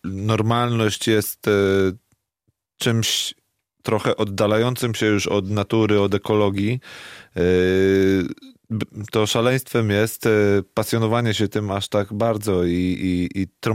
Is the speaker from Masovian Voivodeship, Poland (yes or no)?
yes; Warsaw, Masovian Voivodeship, Poland; ja jestem rodowitym warszawiakiem, ale jak ktoś mnie pyta, skąd pochodzę, no to zawsze mówię, że spod Kazimierza Dolnego